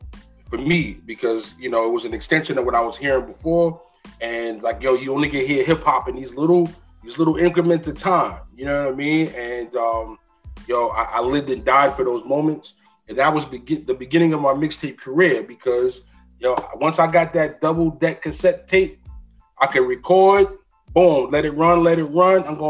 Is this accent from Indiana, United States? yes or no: no; South Bronx, New York, United States; I'm originally from the South Bronx before I moved out here, though, and that's actually where I got my introduction to hip-hop.